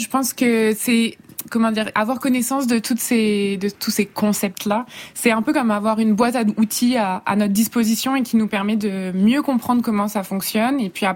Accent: France

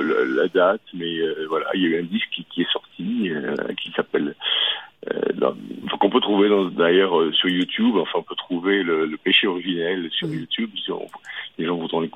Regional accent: Occitanie, France; now in Paris, France; Oui, c'est ma région d'origine, donc voilà, je suis cévenol de fond

